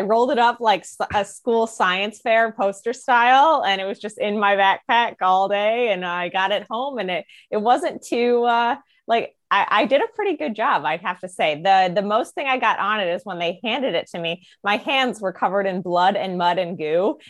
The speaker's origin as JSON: {"language": "English", "region": "New York", "country": "United States", "said": "And I'd be like, oh, I'm from New York."}